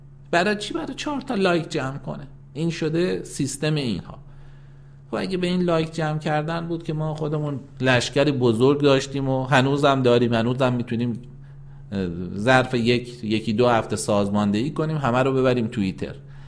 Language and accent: Persian; Iran; همه ما ملت ایرانیم،